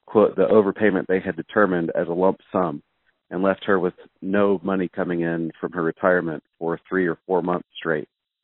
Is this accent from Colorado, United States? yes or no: no; Canton, Georgia, United States; Hello, Congressman. I'm from Canton, Georgia